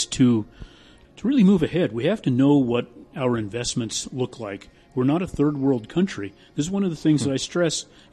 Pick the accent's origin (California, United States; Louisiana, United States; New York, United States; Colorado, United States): Colorado, United States; Greeley; Yes, I was born in Greeley and have lived out on that family farm that entire time except for school years.